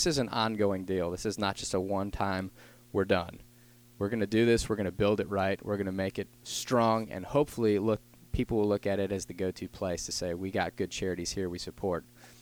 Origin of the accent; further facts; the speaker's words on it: Detroit, Michigan, United States; background is growing up in Detroit, Michigan, complete failure in school and just couldn't really figure out what my direction looked like.